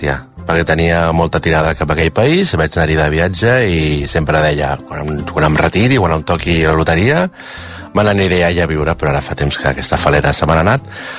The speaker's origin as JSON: {"language": "Catalan", "town": "Barcelona", "region": "Catalonia", "country": "Spain", "lives_now": "Iceland", "said": "tinc 43 anys, sóc de Barcelona, porto 12 anys treballant a RAC1 i ara estic treballant a Islàndia."}